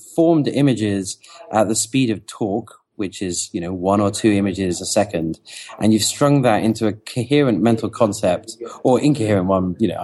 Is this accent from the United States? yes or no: no; England, United Kingdom; I don't know who George Washington is. I'm English.